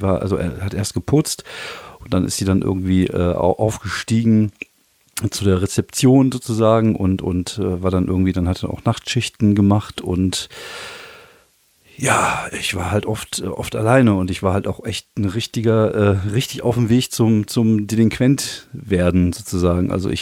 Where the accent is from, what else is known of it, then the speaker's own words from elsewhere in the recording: Germany; also born or lived in France; Und auch als Deutscher in Frankreich war es halt schon so, dass man damit mit Antipathien zu kämpfen hatte und auch ich hatte damit zu kämpfen.